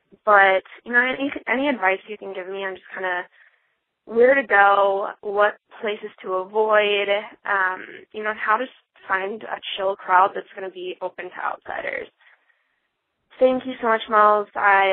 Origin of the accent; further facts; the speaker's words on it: Midwest, United States; I am from the Midwest, pretty much born and raised here. I'm just shy of 25, and I am planning on moving out to California, to the LA area, in just a few months.